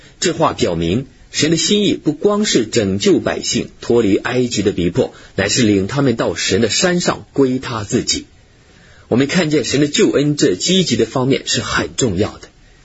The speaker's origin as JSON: {"language": "Chinese", "region": "northern China", "country": "China", "tie": "born there", "said": "我生在中国北方，冬天天气很严寒，许多年前我们的房间以煤炭取暖。"}